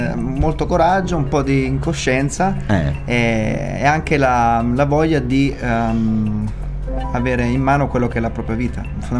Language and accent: Italian; Lombardy, Italy; Vicino Monza.